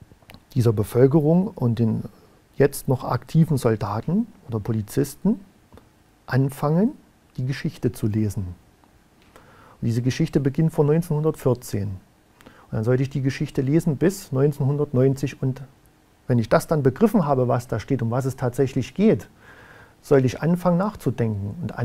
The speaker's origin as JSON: {"language": "German", "country": "Germany", "said": "Ich bin stolz, dass ich eine deutsche Kultur habe. Ich möchte meine Kultur, mein Herkunftsland, nicht mit Füßen treten"}